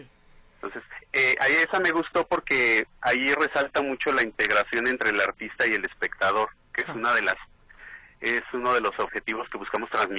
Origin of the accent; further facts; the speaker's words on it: San Juan de los Lagos, Jalisco, Mexico; also born or lived in Mexico City / León; now in Guadalajara, Mexico; soy de varias partes, porque nací en Ciudad de México, crecí en San Juan de los Lagos, estudié en León, y sí, ahorita ya podría decirse que soy tapatío, porque ya llevo aquí en Guadalajara desde el 2011.